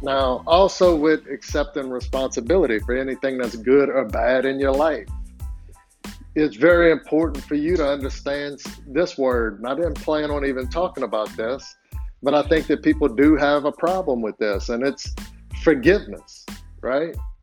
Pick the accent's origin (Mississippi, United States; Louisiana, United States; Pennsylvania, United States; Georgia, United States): Louisiana, United States; I'm from Louisiana, so I'm apologize. I don't always use the best grammar